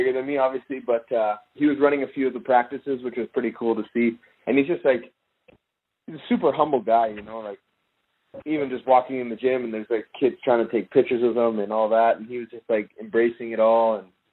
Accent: Canada; I'm Canadian

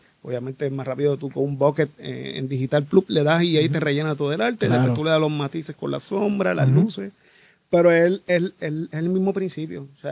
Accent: Carolina, Puerto Rico; ahí en mi pueblo natal, Carolina.

